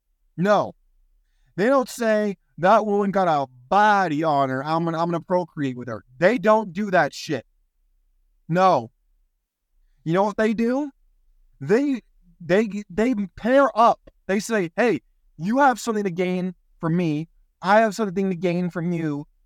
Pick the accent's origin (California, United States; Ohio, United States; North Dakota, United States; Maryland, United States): California, United States; But let me tell you, growing up in Silicon Valley, one of the girls I went to high school with, her mom was the CEO of Apple, okay?